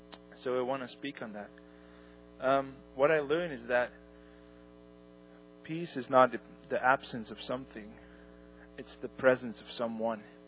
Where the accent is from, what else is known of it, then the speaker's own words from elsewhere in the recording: Netherlands; English is a second language; I'm from the Netherlands.